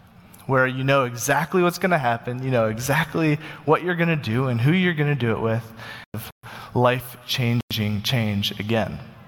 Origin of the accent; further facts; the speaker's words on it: Uganda; now in United States; I grew up as a missionary kid, and I loved my experience as a missionary kid. I cherished growing up in Uganda. And in fact, when we moved to the U.S., I didn't want to move to the U.S.